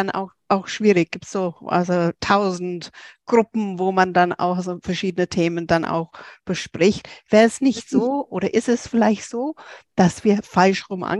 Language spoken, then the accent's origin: German; England, United Kingdom; German is a second language; Ich komme als Engländerin kurz dazwischen